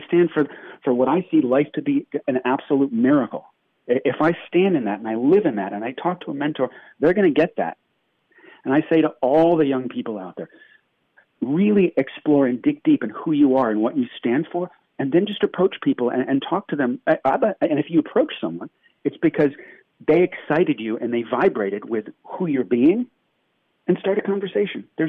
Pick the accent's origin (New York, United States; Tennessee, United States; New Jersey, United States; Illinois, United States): New York, United States; moved away as an adult; now in Los Angeles, United States; I grew up in New York, which, you know, if you can make it there, you can make it anywhere. But I couldn't make it there, so I came to L.A. No, I left New York because I really love movies.